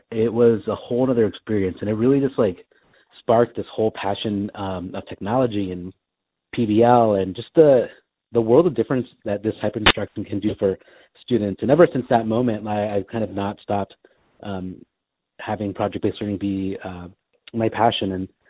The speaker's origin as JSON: {"language": "English", "town": "Napa", "region": "California", "country": "United States", "said": "I'm from Napa, California"}